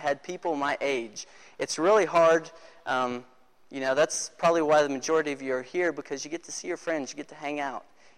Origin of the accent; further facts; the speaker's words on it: Oklahoma, United States; moved away as an adult; let's see. I am from Oklahoma, moved out here about a year ago, graduated from college, moved out here, and I didn't know anyone.